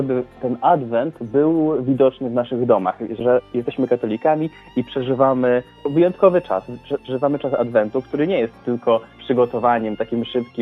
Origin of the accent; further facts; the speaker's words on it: Toruń, Kuyavian-Pomeranian Voivodeship, Poland; bo my właśnie wywodzimy się z Torunia